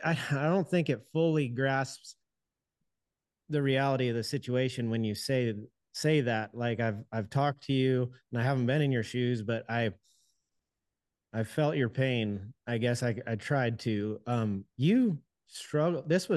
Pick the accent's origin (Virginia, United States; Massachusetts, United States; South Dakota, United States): South Dakota, United States; I grew up in South Dakota in the middle of nowhere ranching, right? Call me country dumb.